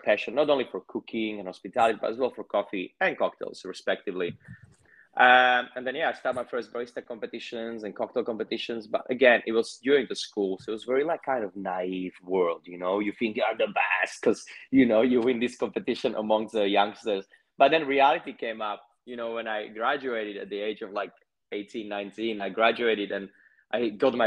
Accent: eastern Slovakia, Slovakia; It was like little hometown, somewhere in the eastern part of Slovakia where I'm from. But I had always bigger dreams and bigger aspirations.

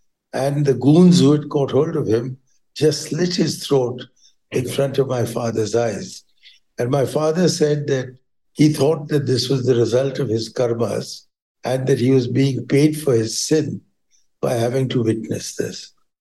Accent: Lahore, Punjab, Pakistan; born there; Well, it so happened that I was born in Lahore.

